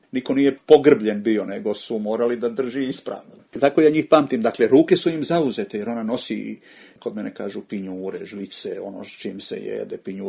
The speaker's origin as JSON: {"language": "Croatian", "town": "Raštević", "region": "Zadar County", "country": "Croatia", "tie": "born or raised there", "said": "Cijela škola bi išla tamo, recimo, kod nas u Benkovac, mi iz Raštevića, tih 6 kilometara, to je."}